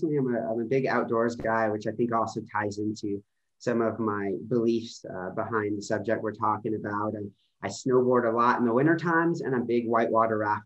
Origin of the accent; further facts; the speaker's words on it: Baton Rouge, Louisiana, United States; I grew up primarily in Baton Rouge, Louisiana as a kid.